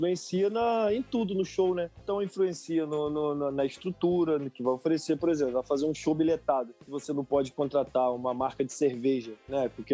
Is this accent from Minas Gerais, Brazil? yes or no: no; Rio de Janeiro, Brazil; Eu sou do interior do Rio, eu vim pro Rio de Janeiro pra tentar ser músico, né?